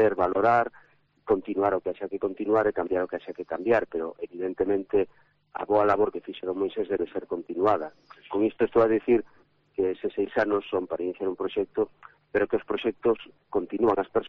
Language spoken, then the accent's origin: Galician; Redondela, Galicia, Spain; Souto Maior, pode decir casi que a miña parroquia natural, eu son de Redondela, non? Pero a miña familia, a miña nai, Souto Maior, a miña familia máis inmediata, vive ali